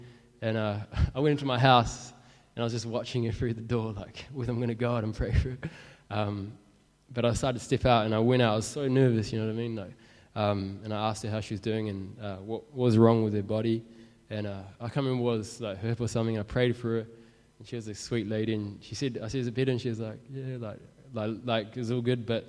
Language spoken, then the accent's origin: English; New Zealand; I'm from New Zealand. I grew up, like, my whole life going to church. My mum's a Christian. My dad's, he's a Buddhist, or he was a Buddhist.